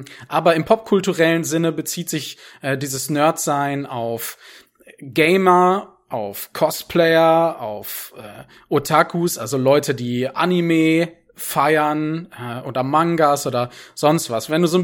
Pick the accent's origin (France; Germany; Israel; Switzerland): Germany; Lemgo, North Rhine-Westphalia; Ich komme aus Lemgo, das liegt in der Nähe von Bielefeld, wer das schon mal gehört hat und dran glaubt.